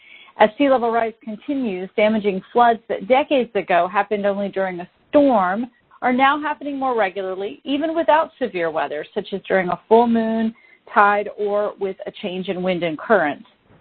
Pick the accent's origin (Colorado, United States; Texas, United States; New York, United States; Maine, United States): Texas, United States; In my home state of Texas in 2020